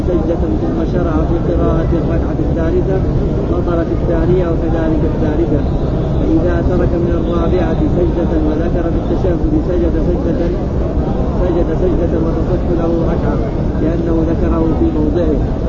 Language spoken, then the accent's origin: Arabic; Egypt; صيام أنا طبعاً من مصر.